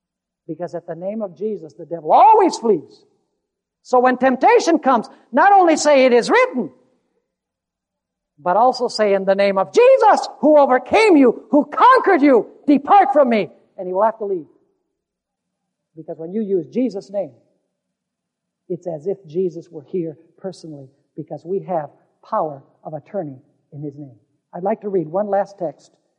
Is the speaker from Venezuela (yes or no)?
yes; Caracas, Capital District, Venezuela; when I was growing up in Caracas, Venezuela.